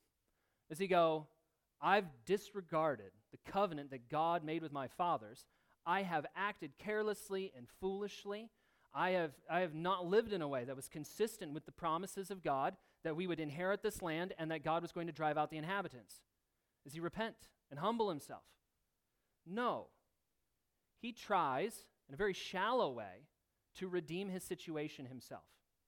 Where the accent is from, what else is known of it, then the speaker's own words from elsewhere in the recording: Michigan, United States; even though he was an Ohio State fan. And I'm from Michigan.